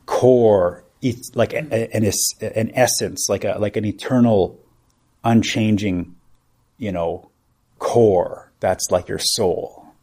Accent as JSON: {"language": "English", "country": "Canada", "said": "I am a person, I am a Canadian"}